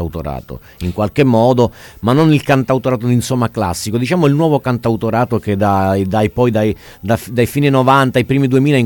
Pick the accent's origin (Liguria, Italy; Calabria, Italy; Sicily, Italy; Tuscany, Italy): Calabria, Italy; Spezzano Albanese; now in Rome, Italy; Sì, assolutamente, sono di Spezzano Albanese, sono venuto qui poi per studiare